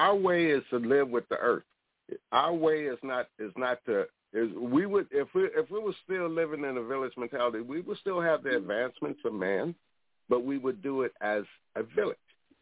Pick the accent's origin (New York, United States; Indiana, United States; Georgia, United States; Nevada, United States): Georgia, United States; Atlanta; also born or lived in New Orleans; When I was born in New Orleans, 2 months later, we're in Atlanta with my father's side of the family